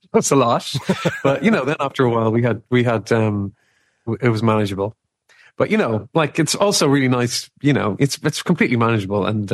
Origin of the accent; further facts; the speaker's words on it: Ireland; I think maybe it's something to do with being Irish as well, is I still want to be able to connect with people on a day-to-day basis.